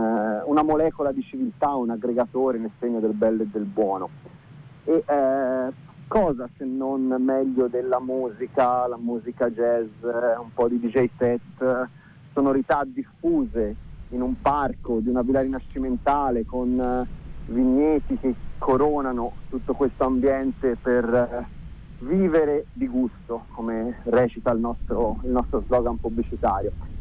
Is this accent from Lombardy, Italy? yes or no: no; Florence, Tuscany, Italy; come italiani, e forse con orgoglio dico come fiorentini